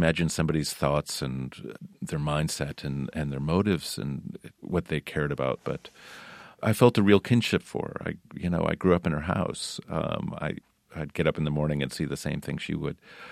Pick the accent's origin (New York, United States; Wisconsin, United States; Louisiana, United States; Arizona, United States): New York, United States; Town Line; growing up in Town Line, I always felt like it was the middle of nowhere. But suddenly I found out that there was this deep, rich history of the place I had grown up.